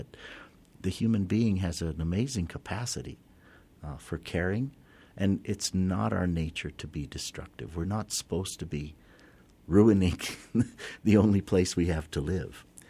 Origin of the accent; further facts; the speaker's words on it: Australia; And I taught at his school when I came from Australia.